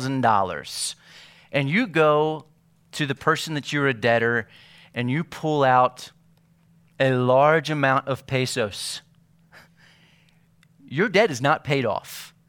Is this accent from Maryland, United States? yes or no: yes; Maryland, United States; I grew up in Maryland, just north of the Bible Belt.